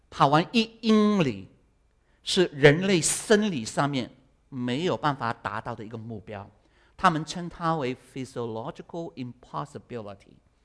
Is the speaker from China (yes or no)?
yes; Guangdong, China; 啊，我们广东人就说，啊，完蛋。